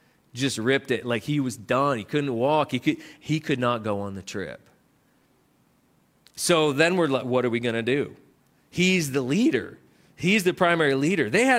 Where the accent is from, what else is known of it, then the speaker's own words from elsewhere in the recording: New England, United States; Like, I thought, I'm from New England.